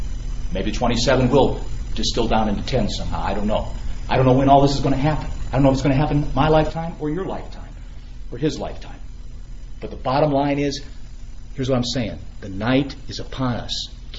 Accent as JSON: {"language": "English", "country": "United States", "said": "Things have flipped off now. I'm almost embarrassed. I'm American."}